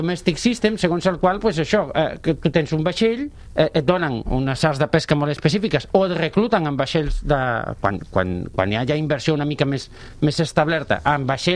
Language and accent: Catalan; Galicia, Spain; jo que sóc galeico-català, que sóc gallec i seré fins que em mori